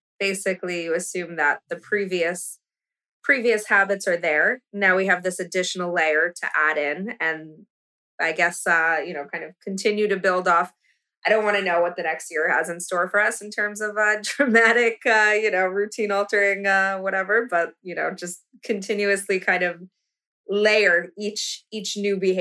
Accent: United States; I'm American. We've had pancakes every way

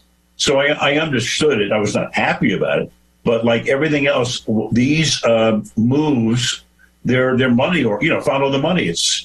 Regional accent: Los Angeles, California, United States; Yes, I do, because this is my hometown

